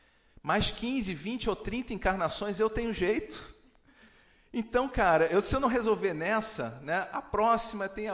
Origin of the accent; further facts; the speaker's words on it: Rio de Janeiro, Brazil; born there; já que eu nasci no Rio de Janeiro